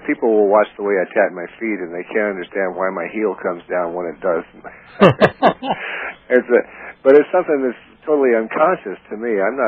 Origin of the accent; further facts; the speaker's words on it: Miami, Florida, United States; born there; also born or lived in Ecuador / Texas / New Orleans; I was born in Miami, and that was strictly a matter of convenience because my father happened to be stationed there at the time. And I don't think we stayed there more than 6 or 7 months. And then we went to Ecuador